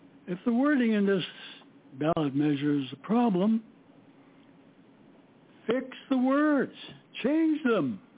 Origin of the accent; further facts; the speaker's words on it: Alaska, United States; born there; I was born here in Alaska in 1939. I'm a Dagaton Athabascan.